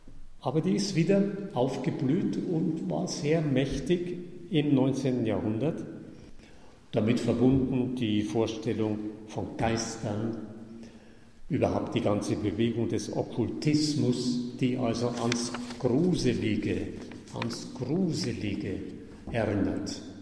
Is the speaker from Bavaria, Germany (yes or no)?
yes; Gelting, Bavaria, Germany; am Ort in Gelting, in der Pfarrei, wo ich her bin